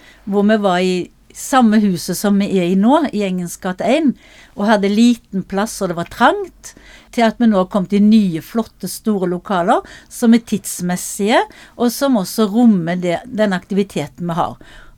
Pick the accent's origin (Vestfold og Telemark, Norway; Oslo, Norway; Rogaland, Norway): Rogaland, Norway; Haugesund; Men nå flytter vi til Haugesund, som da min hjemby.